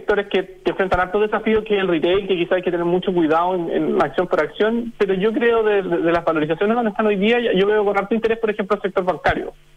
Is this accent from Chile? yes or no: yes; Chile; uno probablemente también como chileno